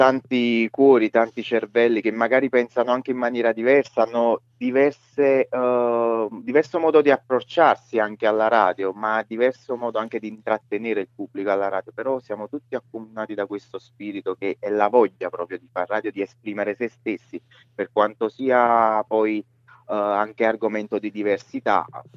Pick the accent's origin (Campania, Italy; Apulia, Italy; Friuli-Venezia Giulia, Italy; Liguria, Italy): Campania, Italy; Naples; io da napoletano e da tifoso del Napoli